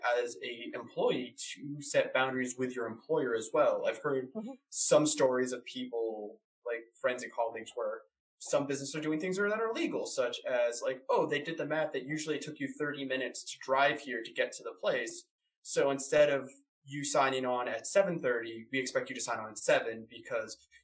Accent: Boston, Massachusetts, United States; now in Glasgow, United Kingdom; because you're in Boston right now, I'm in Glasgow, even though it's my hometown is Boston.

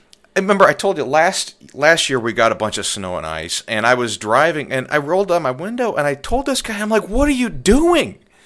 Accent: Illinois, United States; I'm from Illinois, so we get it fairly often.

